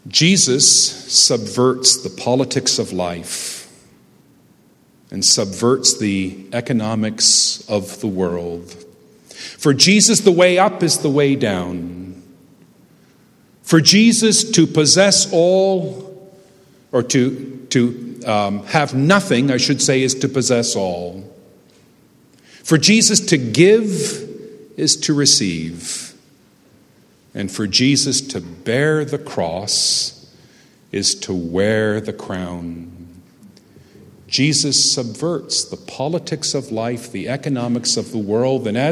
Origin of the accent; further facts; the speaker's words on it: Hamilton, Ontario, Canada; So I'm from Hamilton. I'm a lifelong diehard Hamilton Tiger Cat fan.